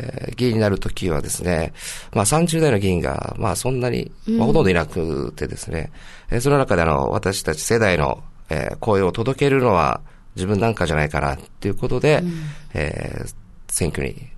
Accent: Naha, Okinawa, Japan; はい、那覇市泊の出身ですね。はい、うん、小学校も泊まり。那覇中。

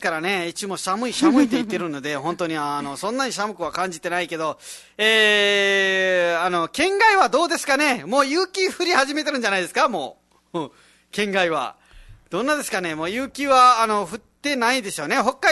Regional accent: Nepal; now in Okinawa, Japan; ネパールはですね、自分の実家もそうなんですけども、鶏がいっぱいいて

